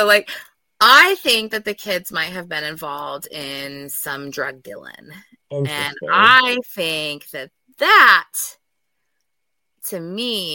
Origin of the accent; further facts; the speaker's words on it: Washington, United States; also born or lived in Northern Idaho; You guys, I am from this area, okay? I have been born and raised in Eastern Washington. I've lived in Northern Idaho.